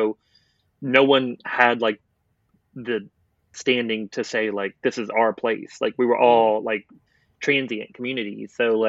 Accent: Portsmouth, Virginia, United States; born there; So I was born in Portsmouth, Virginia, but my mom was in the Navy. So I moved around a lot.

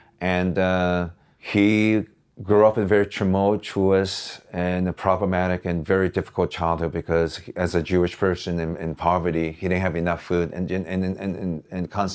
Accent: Japan; English is a second language; I'm from Japan. We take science classes, right?

